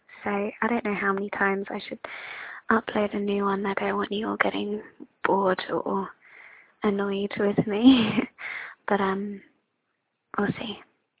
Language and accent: English; London, United Kingdom; I'm 15. I come from London, and this is my audio boo.